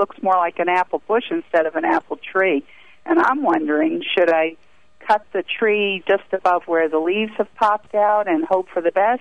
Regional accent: Newtown, Pennsylvania, United States; I'm from Newtown, PA.

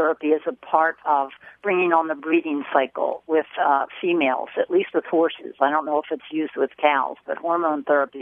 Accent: Claremont, New Jersey, United States; I am from Claremont, New Jersey, which is Cape May County, the wonderful Cape May County in southern New Jersey.

